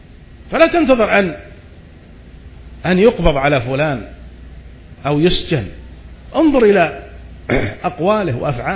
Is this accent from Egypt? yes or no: no; Saudi Arabia